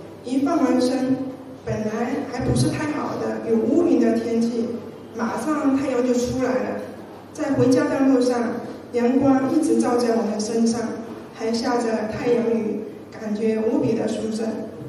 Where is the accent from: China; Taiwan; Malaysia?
China; Sichuan; 我来自中国四川，从2013年开始学习心灵法门，到现在已经有5年多了。